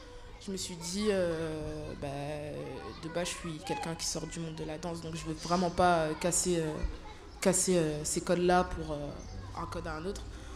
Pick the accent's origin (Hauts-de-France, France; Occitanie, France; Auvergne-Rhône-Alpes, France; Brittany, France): Hauts-de-France, France; Roubaix; moi je viens de Roubaix, c'est à côté